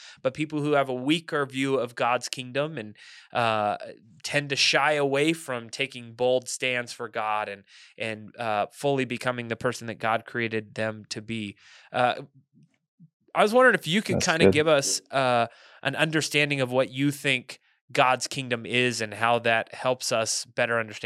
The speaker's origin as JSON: {"language": "English", "country": "United States", "said": "when people find out I'm American, there's a certain amount of status"}